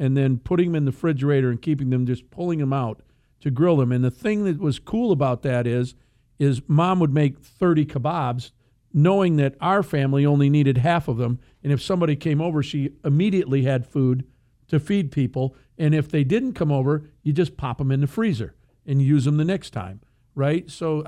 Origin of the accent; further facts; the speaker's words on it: Gun Lake, Michigan, United States; when I grew up on Gun Lake, which is a lake south of Grand Rapids here